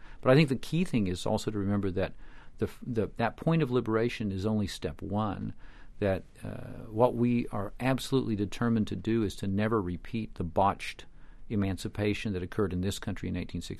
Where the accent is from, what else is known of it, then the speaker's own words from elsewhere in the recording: United Kingdom; now in United States; actually the American sister or extension of a group called Anti-Slavery International in Britain, and I came over from Britain to set it up.